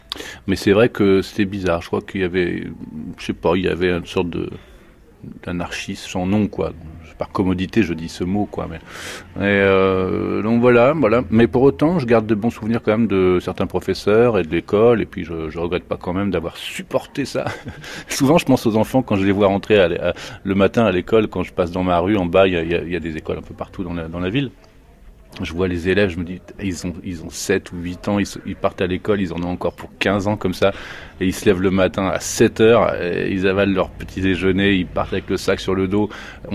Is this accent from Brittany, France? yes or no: yes; Quiberon, Brittany, France; Moi, j'ai grandi à Quiberon, donc c'est une presqu'île qui s'élance plein sud dans l'océan Atlantique.